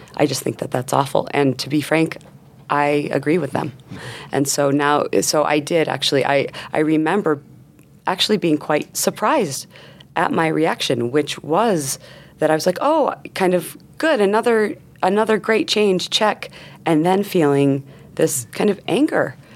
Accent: New York, United States; I grew up in New York, and I also mentioned that I have stepchildren.

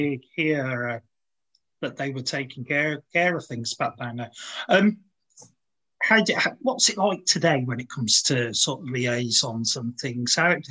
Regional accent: Tamworth, West Midlands, United Kingdom; I'm from Tamworth originally.

